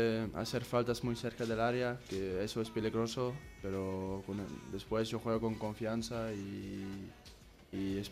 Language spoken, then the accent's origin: Spanish; Belgium; Spanish is a second language; Y yo creo que por eso yo vengo de Bélgica y ahí también hay más frío y lluvia.